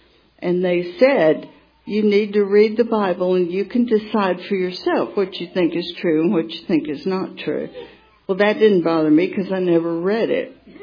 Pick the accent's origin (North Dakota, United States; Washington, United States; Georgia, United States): Georgia, United States; Atlanta; born there; So anyway, I was born in Atlanta, Georgia.